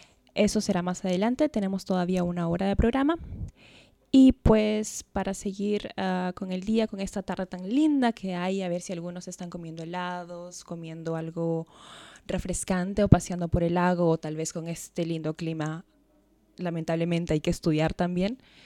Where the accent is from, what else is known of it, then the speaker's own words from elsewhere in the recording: Peru; moved away; Vengo de Perú y me gustaría compartir con toda la comunidad latinoamericana